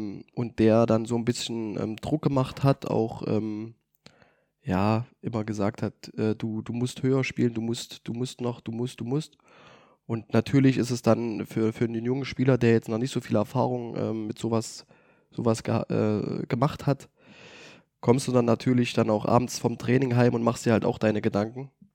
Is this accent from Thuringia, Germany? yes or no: yes; Greiz, Thuringia, Germany; Und ich komme aus Greiz, ich kenne in Greiz viele Leute